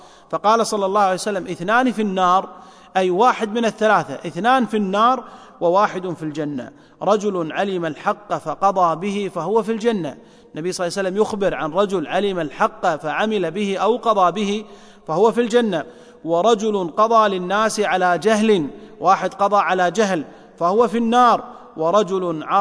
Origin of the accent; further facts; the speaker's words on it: Kuwait; قام بها القلم الجزائي في المحكمة عندنا في الكويت